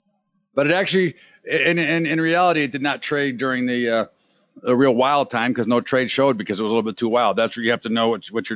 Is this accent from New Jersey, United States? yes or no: no; Las Vegas, Nevada, United States; moved away as an adult; also born or lived in California; I grew up in Las Vegas in 1993 until I went to college in California and never went back. When I left in 93, the population